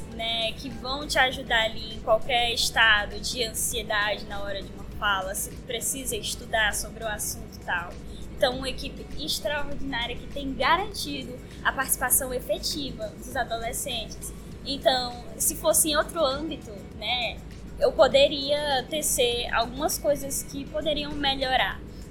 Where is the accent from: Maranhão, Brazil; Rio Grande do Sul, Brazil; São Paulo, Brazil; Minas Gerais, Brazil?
Maranhão, Brazil; Buriticupu; eu sou do estado do Maranhão, de uma cidade chamada Buriticupu